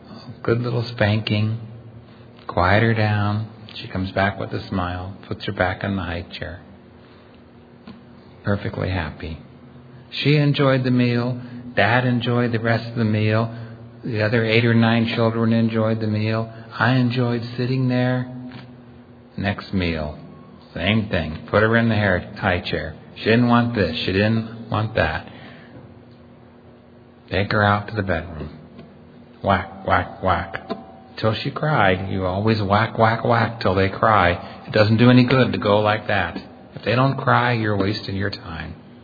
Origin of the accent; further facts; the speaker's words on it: Lancaster, Pennsylvania, United States; I said, "Oh, I'm from Lancaster," and he was from Kentucky.